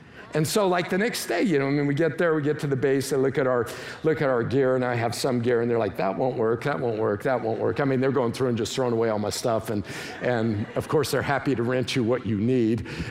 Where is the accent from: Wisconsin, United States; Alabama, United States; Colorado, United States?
Colorado, United States; I'm from Colorado, and so over the course of my lifetime, I've climbed several 14ers.